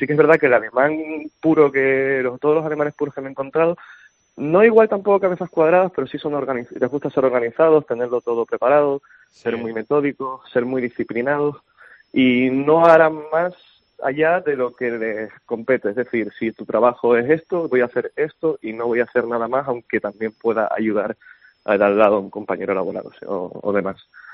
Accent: Spain; como los tres personas que vivimos en casa somos españoles y vamos para España que de vez en cuando

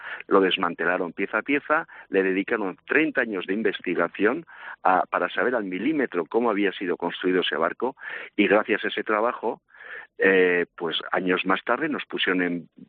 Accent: San Sebastián, Basque Country, Spain; Yo soy de Donosti y siempre he vivido desde mi infancia mirando al mar, soñando con el mar.

